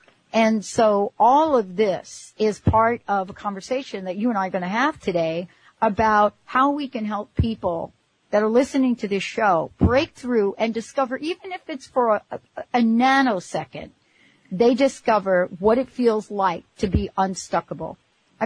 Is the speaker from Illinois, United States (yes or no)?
no; Bronx, New York, United States; I grew up in the Bronx, so our version of a water slide was popping open a fire hydrant.